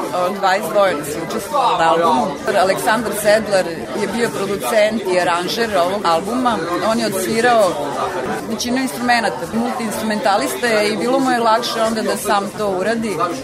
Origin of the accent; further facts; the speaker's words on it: Novi Sad, Vojvodina, Serbia; u mom rodnom gradu, Novom Sadu, odakle sam i krenula.